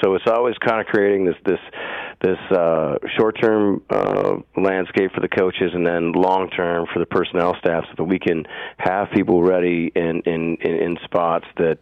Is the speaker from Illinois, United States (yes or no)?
no; Green Bay, Wisconsin, United States; look, I grew up in Green Bay